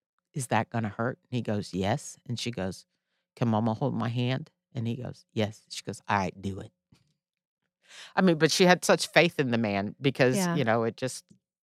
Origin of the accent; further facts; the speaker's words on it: Netherlands; I grew up in the Netherlands.